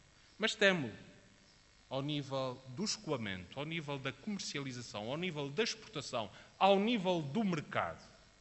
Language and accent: Portuguese; Azores, Portugal; Nós somos açorianos privilegiados por vivermos na terra que vivemos.